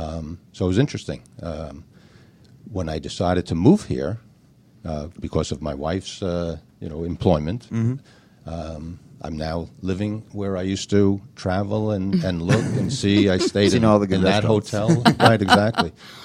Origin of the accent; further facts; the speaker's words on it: Long Island, New York, United States; now in Atlanta, United States; I'm from New York, actually Long Island.